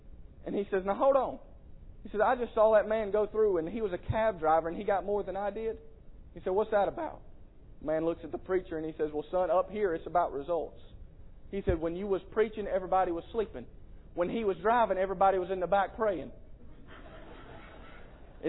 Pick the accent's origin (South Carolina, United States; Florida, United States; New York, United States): South Carolina, United States; because I was coming from South Carolina, and I knew they could tell I was from South Carolina.